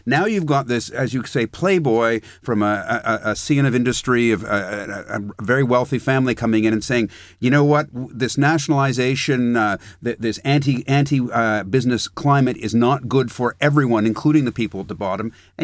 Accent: Canada; as a Canadian and as a reporter who's spent a lot of time in the House of Commons and in Ottawa

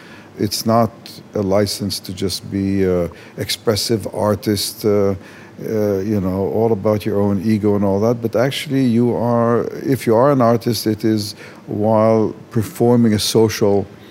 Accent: Haifa, Haifa District, Israel; I grew up in Israel. I was born in what was Palestine, then became Israel. I grew up in Haifa and spent much of my time on the kibbutz

